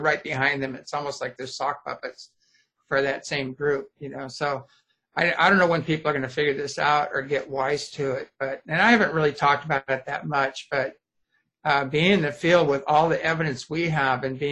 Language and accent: English; Apple Valley, California, United States; But that area, that I was raised in Apple Valley, California, right there.